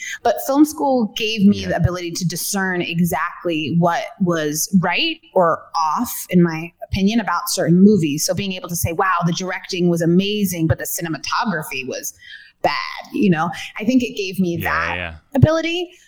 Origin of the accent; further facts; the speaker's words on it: New York, United States; You know, growing up in New York, you always see that.